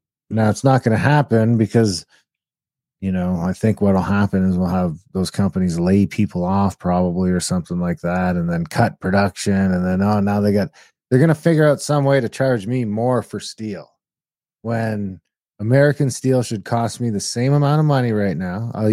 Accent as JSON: {"language": "English", "country": "Canada", "said": "But as a Canadian, that, you know, that's a tough one if you're in that business."}